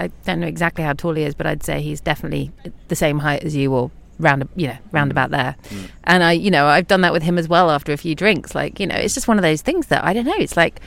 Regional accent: United Kingdom; it's just a natural thing, probably as a British person.

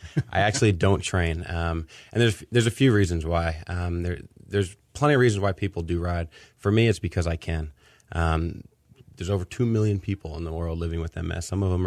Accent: New York, United States; moved away as an adult; now in Houston, United States; And the irony of this ride is I'm from New York, and there wasn't much conversation around multiple sclerosis.

